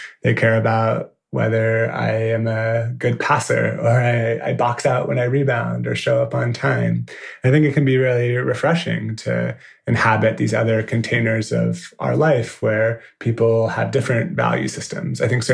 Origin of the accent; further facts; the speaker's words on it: San Francisco, California, United States; a recruiter reached out to me about a job offer at a design agency based in San Francisco in my hometown.